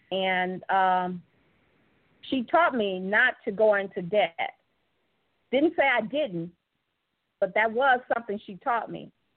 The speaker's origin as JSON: {"language": "English", "town": "Chicago", "region": "Illinois", "country": "United States", "tie": "born or raised there", "said": "So my mom and I grew up in Chicago. I grew up in the projects. I lived in the high rise in the projects."}